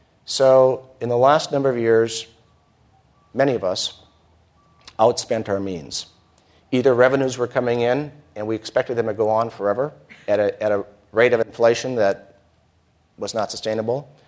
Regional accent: Minnesota, United States; and I grew up in Minnesota

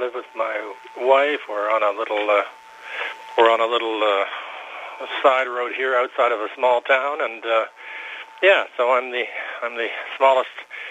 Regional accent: Nova Scotia, Canada; born there; Uh-huh, but I was born in Nova Scotia, so I... I'm a come back from away.

